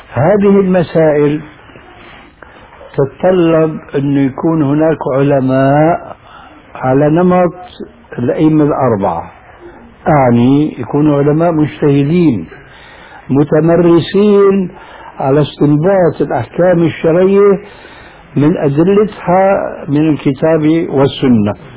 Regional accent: Syria; أنا نشأت حنفي المذهب في سوريا من أب حنفي وعالم جليل كمتبع للمذهب

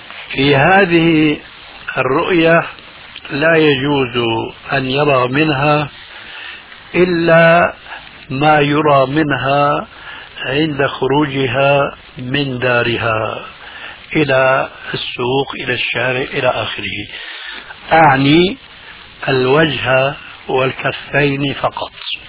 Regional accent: Syria; هذا يسمى عندنا في سوريا بالمشرقة، أي السطح الذي ينشر فيه أو عليه الغسيل

